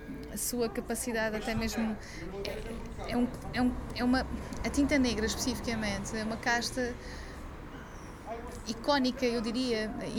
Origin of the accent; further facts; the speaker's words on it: Madeira, Portugal; como eu sou da Madeira